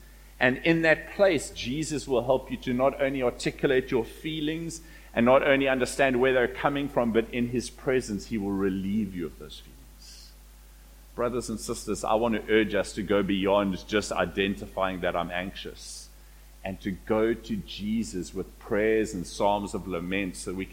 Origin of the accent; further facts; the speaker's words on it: South Africa; because we're all from South Africa